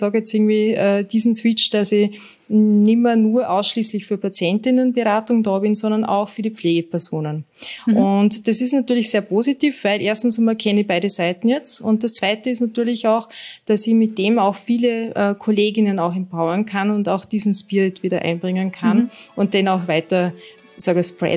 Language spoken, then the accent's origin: German; Vorarlberg, Austria; now in Vienna, Austria; also ich bin aus Vorarlberg und bin dann nach Wien gekommen